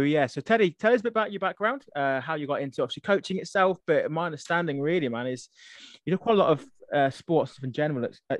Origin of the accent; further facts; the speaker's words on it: United Kingdom; that's because I'm British